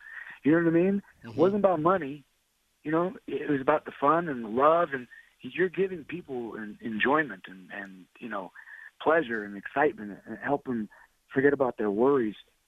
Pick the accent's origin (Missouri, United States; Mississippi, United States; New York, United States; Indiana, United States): New York, United States; Bronx; So I grew up in the 70s and 80s. In the South Bronx.